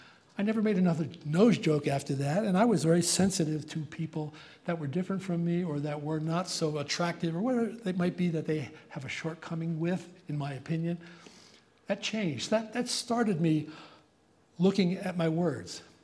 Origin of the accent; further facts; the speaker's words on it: Paterson, New Jersey, United States; I grew up in the East Coast. As a matter of fact, I checked the other day, and I grew up in a city, Paterson, New Jersey, which was 19 miles from Harlem